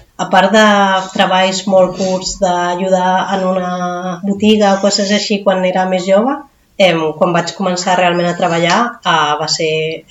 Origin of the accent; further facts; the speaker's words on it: Barcelona, Catalonia, Spain; born there; Doncs jo vaig néixer a Barcelona l'any 1992.